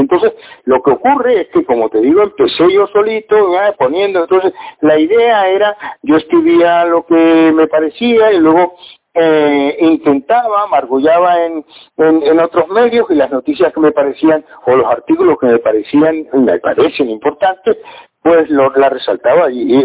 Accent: Canary Islands, Spain; nosotros somos canarios y del mundo.

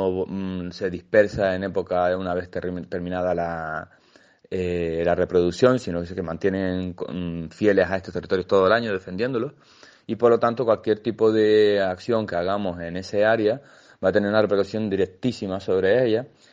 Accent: Canary Islands, Spain; del orgullo de que nos representa nuestros ecosistemas como canarios, de tener un patrimonio tan rico

